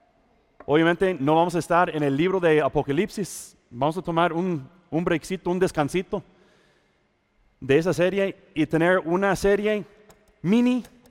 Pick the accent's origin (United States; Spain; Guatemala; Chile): United States; Esta época del año, si yo estuviera en mi país, ¿verdad? Si yo estuviera en los Estados Unidos